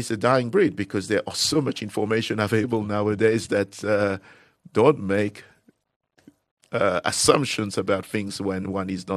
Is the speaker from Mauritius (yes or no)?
yes; Mauritius; Growing up in Mauritius, different cultures, being given the access from an early age to different cuisine